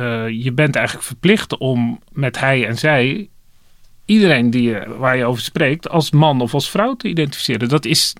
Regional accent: Dordrecht, South Holland, Netherlands; born there; als ik soms in de stad ben waar ik geboren ben, Dordrecht, dan hoor ik het platte Dordts

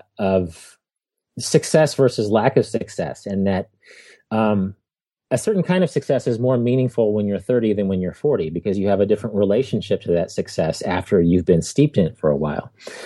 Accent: Wichita, Kansas, United States; I'm from Wichita, Kansas.

